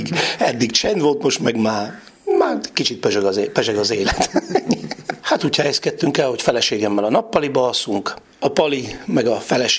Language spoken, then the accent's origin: Hungarian; Transylvania, Romania; Én sem Magyarországon születtem, és Erdélyből vagyok